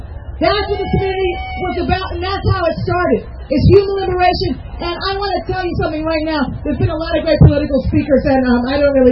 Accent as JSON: {"language": "English", "region": "New York", "country": "United States", "said": "I went to the Dyke March in New York. I'm from New York."}